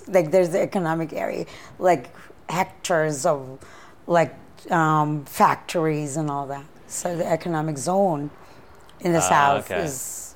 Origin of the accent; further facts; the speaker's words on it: Visayas, Philippines; the Philippines is like divided into three great islands. So you have the Luzon, Visayas, and Mindanao. I come from the Visayas